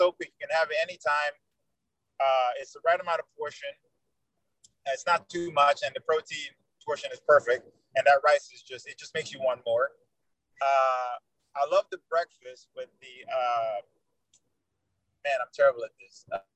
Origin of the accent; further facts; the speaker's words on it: New York, United States; Because I'm from New York. We're like bada bing, bada boom, in and out.